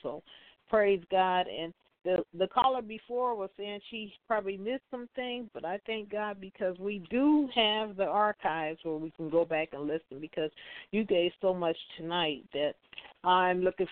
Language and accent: English; Compton, California, United States; because I know we grew up in Compton, and Compton has a lot of one-way streets.